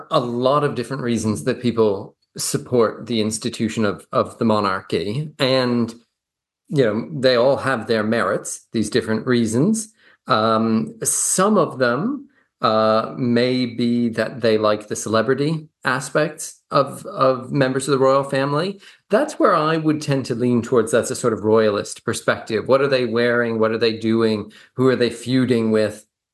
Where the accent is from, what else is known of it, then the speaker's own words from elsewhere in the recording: Canada; moved away as an adult; now in New Zealand; As you mentioned, I'm originally from Canada. But I came to New Zealand quite some time ago to do a master's